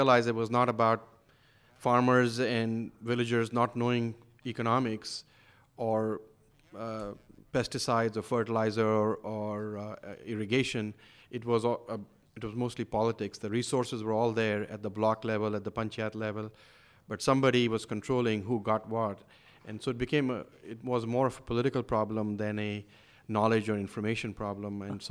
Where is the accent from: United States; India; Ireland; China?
India; Kanpur, Uttar Pradesh; also born or lived in Bombay; But I did my schooling in Kanpur and college in Bombay.